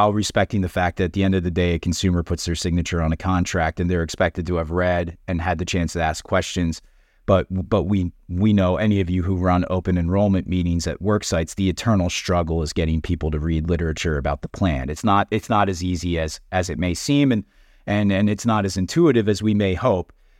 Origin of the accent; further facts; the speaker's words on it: Pennsylvania, United States; what the opposition was that I encountered in my home state of Pennsylvania